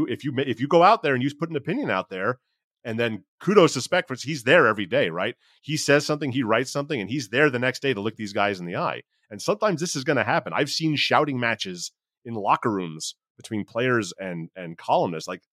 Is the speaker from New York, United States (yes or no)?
yes; New York, United States; I was raised in New York, and I was raised from birth to hate the city of Philadelphia in every aspect of my life, not just sports.